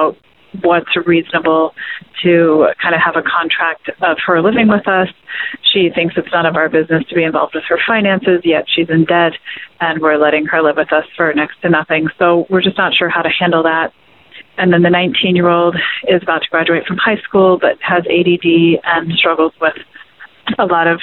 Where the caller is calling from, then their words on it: Phoenix, Arizona, United States; I'm calling from Phoenix, Arizona.